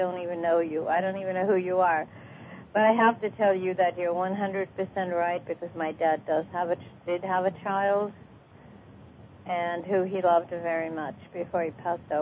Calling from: Hollywood, California, United States; Hollywood, California.

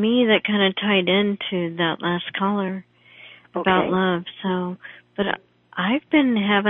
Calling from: San Diego, California, United States; Yes. Actually, in San Diego.

